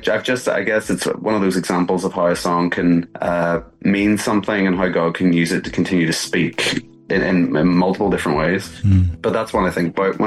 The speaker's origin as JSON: {"language": "English", "region": "Northern Ireland", "country": "United Kingdom", "tie": "born or raised there", "said": "I think my experience growing up in Ireland was that faith was everywhere, but it was a very complicated thing where I came from."}